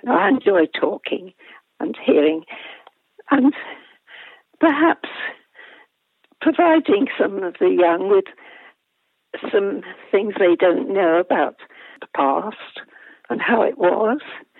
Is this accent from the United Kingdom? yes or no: yes; Wales, United Kingdom; now in Bristol, United Kingdom; I've no family in Bristol. I'm Welsh, so I like talking.